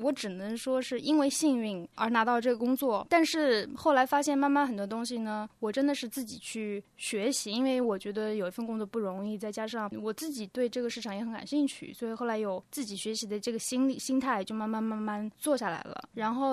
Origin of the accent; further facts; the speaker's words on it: China; 因为毕竟我是中国人嘛，所以我对中国市场肯定是有信心的。虽然我在英国念书这么多年